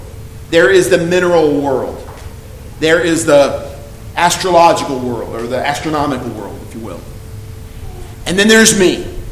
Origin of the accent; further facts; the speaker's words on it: Austin, Texas, United States; now in Pensacola, United States; from Austin, Texas, the son of Harold and Doris, the husband of Tracy … currently residing in Pensacola, Florida.